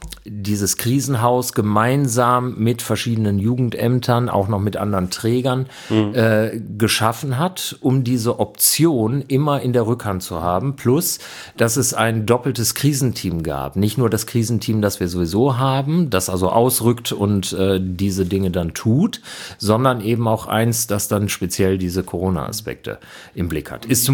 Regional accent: Bielefeld, North Rhine-Westphalia, Germany; Also wo in meiner Stadt, ich komme aus Bielefeld, kulinarisch genossen wird

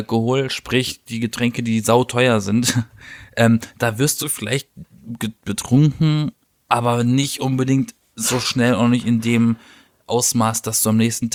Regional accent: Baden-Baden, Baden-Württemberg, Germany; weil ich komme hier aus Baden-Baden, das ist ja so das Nest der reichen Menschen und auch der Neureichen besonders.

